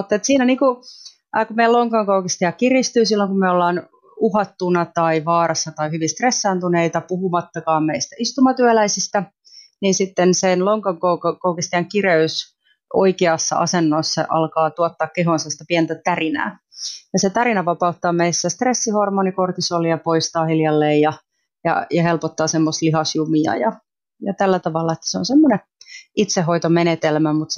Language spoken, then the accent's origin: Finnish; Kenya; mä oon siis lähetyslapsi, mä oon kasvanut Keniassa lähetyskentillä